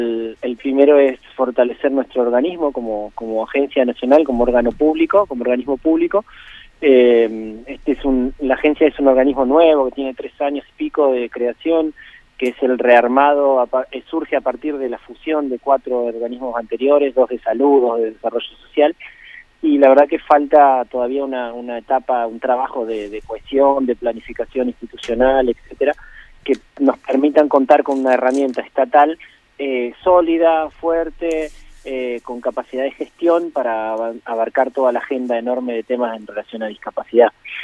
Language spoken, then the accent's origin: Spanish; Concepción del Uruguay, Entre Ríos, Argentina; also born or lived in Villaguay; now in Buenos Aires, Argentina; Sí, nací en Villaguay en realidad. Ajá. Pero viví la mayor parte de mi vida de niño joven, digamos, en Concepción del Uruguay hasta que después decidí instalarme en Buenos Aires, pero bueno, en mi ciudad, mi espacio es Concepción del Uruguay y tengo todos mis hermanos allí en esa ciudad.